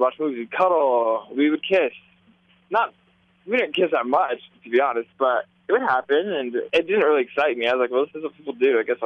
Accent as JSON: {"language": "English", "region": "Utah", "country": "United States", "tie": "born or raised there", "also_born_or_lived": "Kansas City, United States", "said": "I was born in Kansas City, Kansas, but as a little kid, I moved over to Utah, and I grew up in the church."}